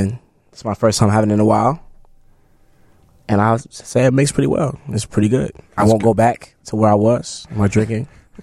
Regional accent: Chicago, Illinois, United States; I grew up in Hyde Park on 51st. Hyde Park is super important to me in my work.

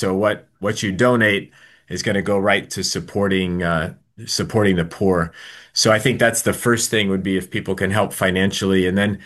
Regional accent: Chicago, Illinois, United States; I'm a lifelong Phillies fan, even though I grew up here in Chicago.

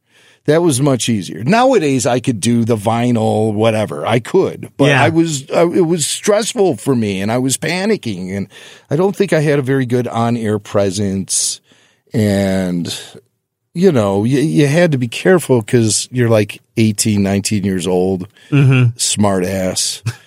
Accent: Northbrook, Illinois, United States; Growing up in Northbrook, I grew up like right on the corner of Northbrook and Glenview.

